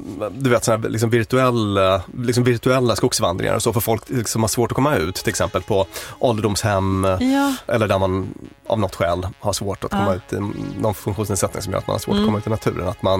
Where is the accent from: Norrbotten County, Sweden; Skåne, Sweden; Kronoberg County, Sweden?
Norrbotten County, Sweden; Jag kommer från Norrbotten då och har massa kompisar som liksom fotar där uppe